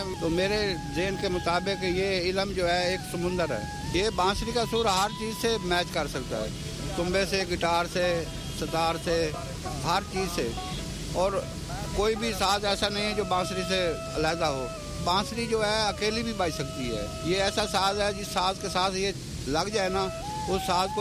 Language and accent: Urdu; Jhang, Punjab, Pakistan; اور میرا تعلق جنگ سے ہے، حق باؤ کی نگری سے۔